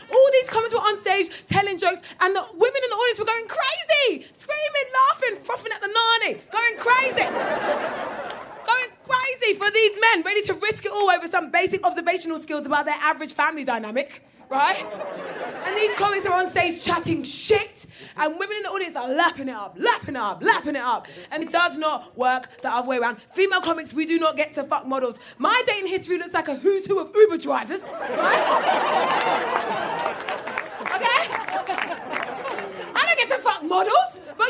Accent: Croydon, London, United Kingdom; I'm from Croydon. What do you mean you go to fucking Edinburgh

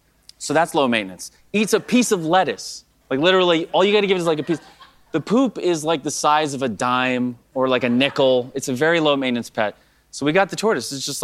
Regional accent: East Coast, United States; We don't have any relatives because I'm from the East Coast, so we don't have any family out there or anything.

